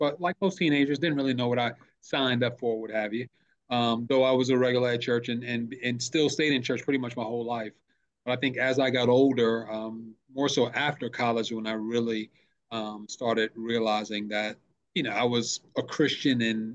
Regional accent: New York City, New York, United States; I born and raised in New York City, born in the early 70s, grew up in the crack epidemic of Brooklyn, when crack had just come out, which was a tragic tale in the neighborhood, to say the least.

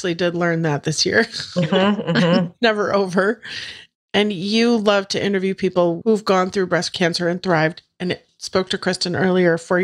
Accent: Minnesota, United States; because then everyone knows I'm from Minnesota if I say it.

